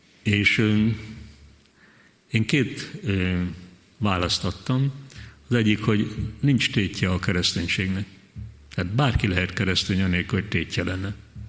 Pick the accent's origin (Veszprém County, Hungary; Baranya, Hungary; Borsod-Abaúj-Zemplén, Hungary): Veszprém County, Hungary; amikor megszülettem a tapolcai kórházba, és vittek haza a szülőfalumba